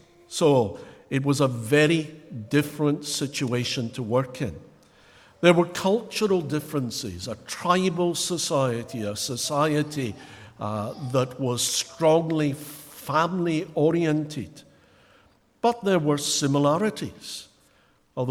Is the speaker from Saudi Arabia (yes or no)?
no; Scotland, United Kingdom; If you're in a store and you say to someone, "I'll meet you on the first floor," as a Scot, you mean, "I'll meet you one floor up."